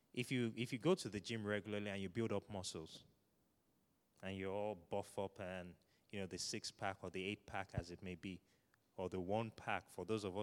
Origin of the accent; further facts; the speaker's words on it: Nigeria; born there; I'm Nigerian by birth.